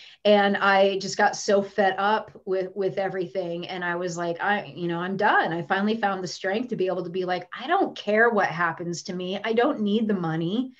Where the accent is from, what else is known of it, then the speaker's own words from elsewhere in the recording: Livingston, Montana, United States; Like where I grew up, I grew up in Livingston, Montana, and it was all, I was such a square peg, you guys.